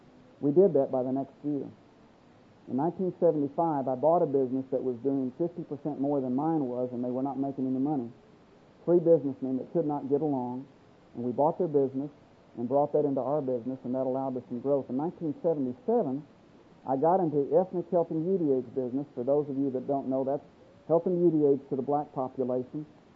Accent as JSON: {"language": "English", "region": "Oklahoma", "country": "United States", "said": "but I'm from Oklahoma, and I don't work down here, and I can't sell down here"}